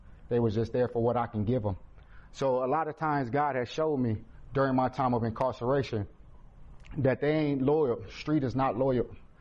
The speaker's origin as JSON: {"language": "English", "town": "Fort Wayne", "region": "Indiana", "country": "United States", "said": "I'm a known gang member. I'm from Fort Wayne."}